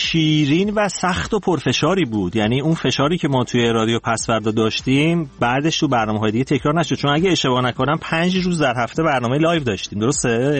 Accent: Tehran, Tehran Province, Iran; born there; تهران به دنیا اومدم. پدر مادر من اهل تهرانن ولی پدر بزرگ اهل تبریز بوده که در بچگی آمده به تهران.

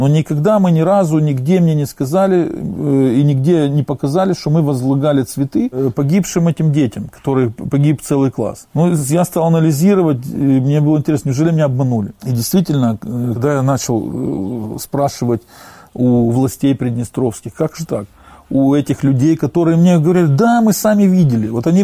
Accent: Ukraine; Когда вот сейчас начались в Украине события, вот эти вот, я как украинец, это уже коснулось меня лично

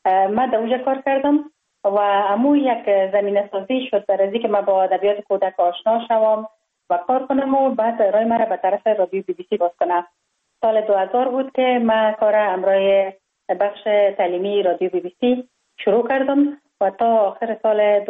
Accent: Kabul, Afghanistan; من خوشبختانه در خانواده روشن فکر به دنیا آمدم، در شهر کابل در محله کوتی سنگی تولد شدم.

